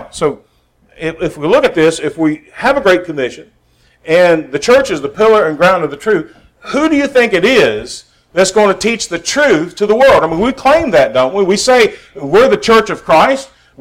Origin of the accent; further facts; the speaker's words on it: West Virginia, United States; I grew up in West Virginia, so it's fishing. It's not fishing or hunting. It's hunting and fishing.